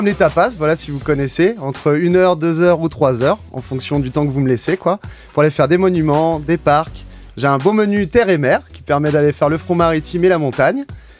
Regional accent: Noirmoutier, Pays de la Loire, France; now in Barcelona, Spain; Alors, je suis originaire de l'île de Noirmoutier, en Vendée.

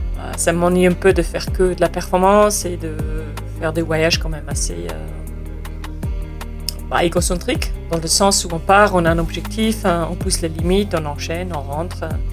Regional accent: Switzerland; je suis suisse. Et j'ai déménagé dans la vallée il y a 3-4 ans maintenant.

